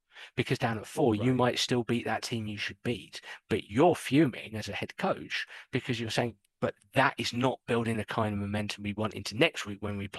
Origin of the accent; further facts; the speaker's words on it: England, United Kingdom; As an Englishman